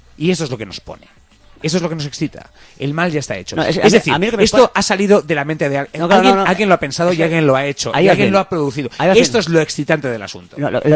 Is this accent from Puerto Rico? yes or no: no; Spain; ¿cómo somos, los españoles?